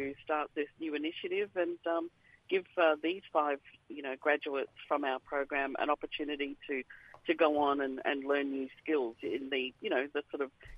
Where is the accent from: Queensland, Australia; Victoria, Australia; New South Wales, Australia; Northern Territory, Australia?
Northern Territory, Australia; Darwin; now in Canberra, Australia; I'm from Darwin originally, but Larrakia, Wadaman and Gurradjuri from Western Australia way.